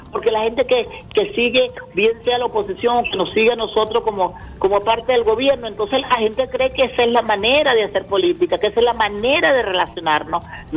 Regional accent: Venezuela; nosotros, porque somos venezolanos y venezolanas todos

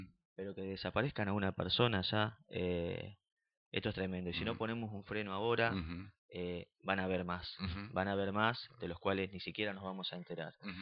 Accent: Argentina; Somos todos argentinos, es verdad, somos todos argentinos

